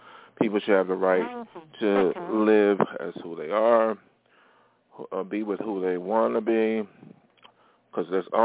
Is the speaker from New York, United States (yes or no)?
yes; Buffalo, New York, United States; For example, what happened in Buffalo, my hometown, white supremacists killed 10 black people